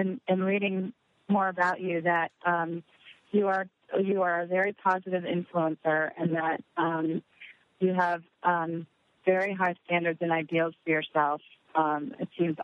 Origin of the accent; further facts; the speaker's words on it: England, United Kingdom; now in United States; I was brought up in England, and so I have a different culture than some of the other girls that were brought up in the South.